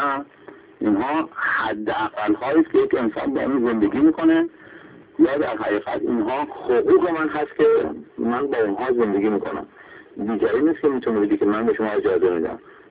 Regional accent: Iran; یک زمان هم هر کسی باید به خودش بگه که ما ایرانی ها

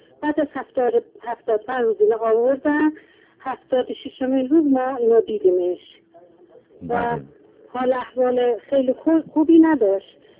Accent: Tabriz, East Azerbaijan, Iran; ما که ساکن تبریز هستیم، خودتون میدونیم، من و همسرم، پسرم، همگی اهل تبریز هستیم.

